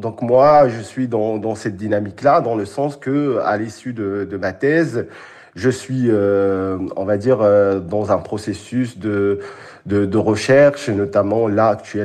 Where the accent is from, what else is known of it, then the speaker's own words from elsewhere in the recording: Morocco; French is a second language; moved away as an adult; now in France; Alors, moi, je suis marocain. Je suis arrivé en France en 2015